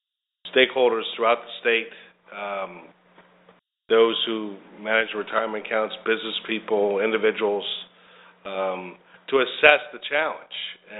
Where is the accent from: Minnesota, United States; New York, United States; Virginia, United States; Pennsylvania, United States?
Pennsylvania, United States; Allentown; From Allentown, born and raised in Allentown